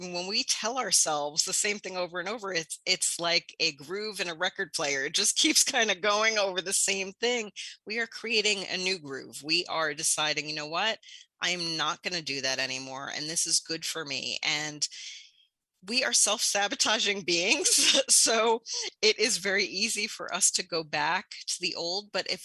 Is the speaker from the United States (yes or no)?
yes; New York City, New York, United States; I grew up in New York City, saw addiction firsthand